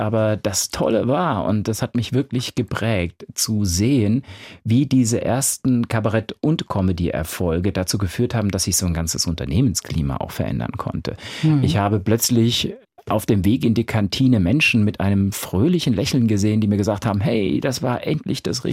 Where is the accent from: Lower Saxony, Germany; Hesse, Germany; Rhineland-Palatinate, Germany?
Rhineland-Palatinate, Germany; Erfenbach; also born or lived in Kaiserslautern; ich bin natürlich in Kaiserslautern geboren, groß geworden in Erfenbach und gelebt habe ich lange Zeit im Ortsteil Lampertsmühle.